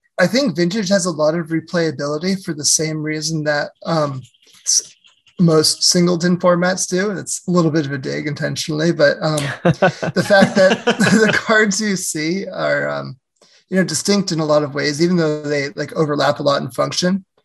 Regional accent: California, United States; because born and raised in California, I went to school in New York.

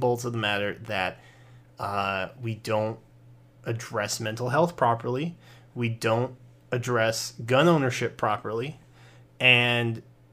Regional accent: Ohio, United States; I'm from Ohio, all right? I get it. We're Rust Belt buddies.

